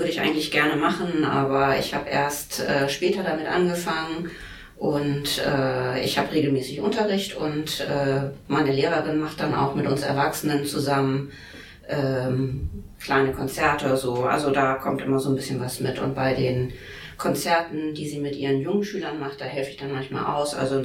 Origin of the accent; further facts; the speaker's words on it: Northern Germany, Germany; accent: Northern German; Wahrscheinlich hört man auch so ein bisschen an meiner, an meinem Dialekt, dass ich eher aus dem Norden von Deutschland komme. Ich bin ein Küstenkind, habe einen Homeoffice-Standort in Oldenburg